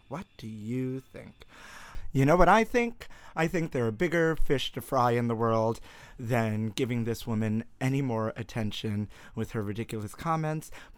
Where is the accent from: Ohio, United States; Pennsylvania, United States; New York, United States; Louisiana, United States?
New York, United States; Brooklyn; I've never TP'd a house or anything, but I grew up in Brooklyn. We'd be murdered.